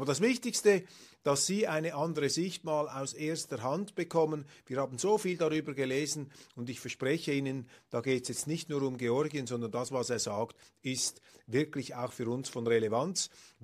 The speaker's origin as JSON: {"language": "German", "country": "Switzerland", "said": "Und als Schweizer ist mir natürlich der Kleinstaat an sich sympathisch."}